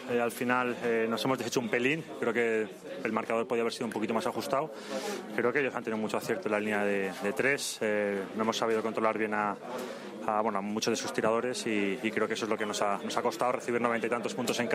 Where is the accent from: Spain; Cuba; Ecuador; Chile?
Spain; Madrid, Community of Madrid; soy de Madrid, sé lo que significa